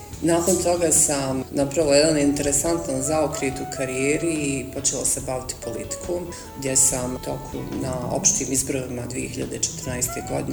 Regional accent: Zenica, Federation of Bosnia and Herzegovina, Bosnia & Herzegovina; born there; rođena sam u Zenici, sam završila i srednju školu i fakultet ekonomski

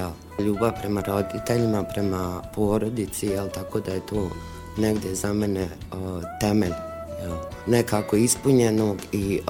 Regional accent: Zenica, Federation of Bosnia and Herzegovina, Bosnia & Herzegovina; Rođena sam u Zenici, završila sam osnovnu i srednju školu u Zenici, medicinski fakultet u Sarajevu, a nakon fakulteta sam radila kao liječnica u općoj praksi Doma zdravlja Zenica i čekala specijalizaciju

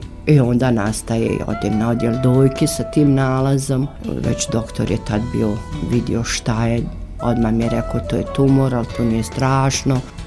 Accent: Zenica, Federation of Bosnia and Herzegovina, Bosnia & Herzegovina; Ja sam odavde iz Zenice, znači završila sam i osnovnu školu i srednju ovdje u Zenici, ovdje se udala, osnovala porodicu

